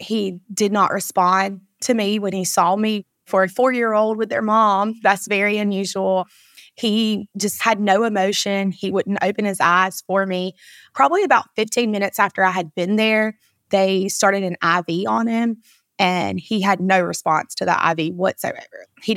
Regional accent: Sylvester, Georgia, United States; Well, we live in South Georgia. We're from the Warwick kind of Sylvester area.

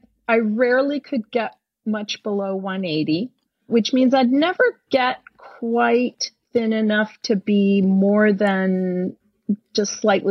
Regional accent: United States; now in New Zealand; I'm an American living in New Zealand. We moved just about a year ago.

